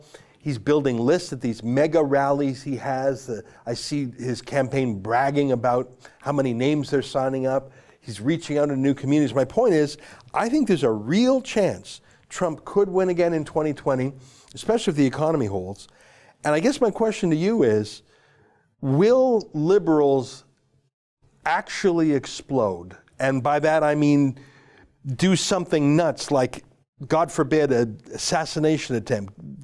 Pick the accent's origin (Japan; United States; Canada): Canada; I'm an outsider. I'm a Canadian.